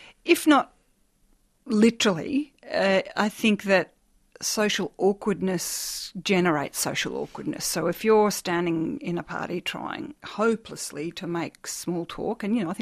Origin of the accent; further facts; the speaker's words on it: Brisbane, Queensland, Australia; born there; My parents were living in Brisbane at the time. I was born in Brisbane